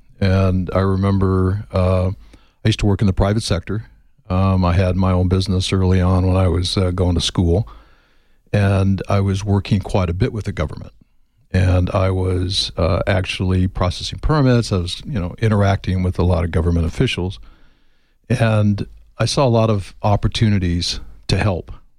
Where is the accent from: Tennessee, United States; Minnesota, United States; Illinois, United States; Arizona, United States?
Arizona, United States; Douglas; So this really was kind of an extension of our growing up in Douglas.